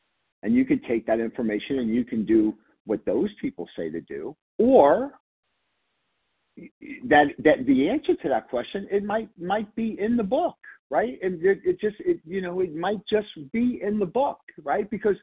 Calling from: Pennsylvania, United States; Hey, Kelly, I'm calling from Pennsylvania.

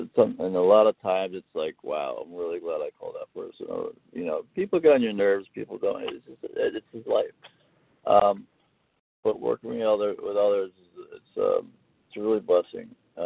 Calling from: Florida, United States; from Florida.

